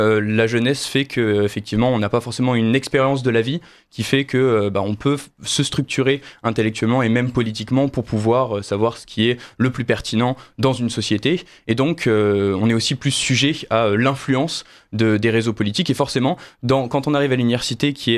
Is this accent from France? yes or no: yes; Provence-Alpes-Côte d'Azur, France; Moi, je viens d'un petit village du Var, donc rien à voir.